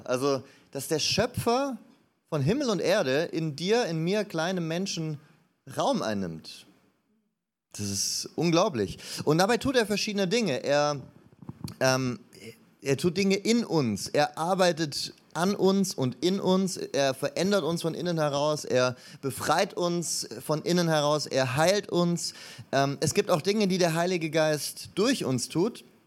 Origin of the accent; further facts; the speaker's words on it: Stuttgart, Baden-Württemberg, Germany; muss ich mich ja auch als Stuttgarter bedanken